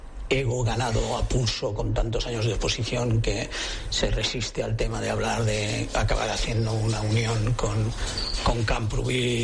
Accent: Catalonia, Spain; como barcelonista, como sensato, como catalán y como culé

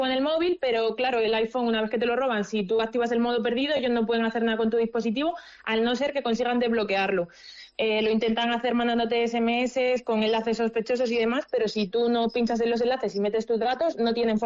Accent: Madrid, Community of Madrid, Spain; No, yo soy de Madrid.

